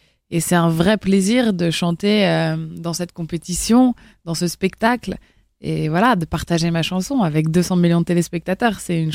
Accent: Lyon, Auvergne-Rhône-Alpes, France; born there; also born or lived in Los Angeles, United States / Miami, United States; je suis née à Lyon, et grâce au travail de mon père, on a eu l'occasion de découvrir les États-Unis. J'ai vécu à Los Angeles et à Miami quand j'étais plus jeune. Et puis ensuite, à 17 ans, j'ai quitté ma famille pour aller, pour rentrer en France, à Lille

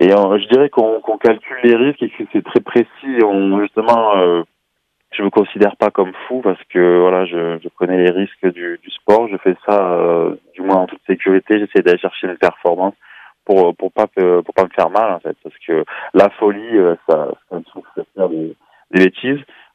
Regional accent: Montpellier, Occitanie, France; now in Vars, France; Nous, on est une famille, on est tous de Montpellier, on est tous nés là-bas, mais on est venu s'installer là

